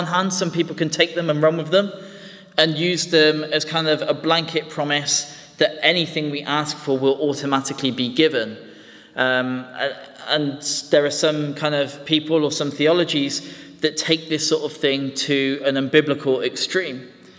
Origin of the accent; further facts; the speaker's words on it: United Kingdom; You know, as British people, we just wouldn't do this.